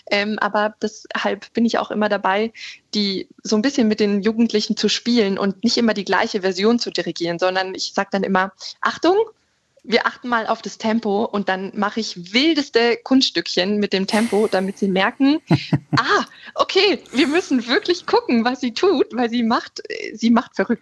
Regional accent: Munich, Bavaria, Germany; ich bin Münchnerin

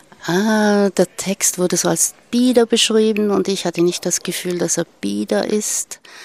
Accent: Switzerland; ich komme aus der Schweiz, Bodensee.

